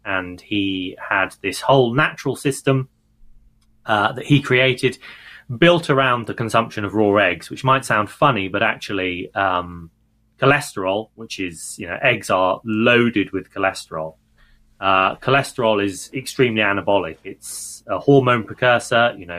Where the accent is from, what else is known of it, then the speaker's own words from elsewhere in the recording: England, United Kingdom; Yeah, for my sins, I am English.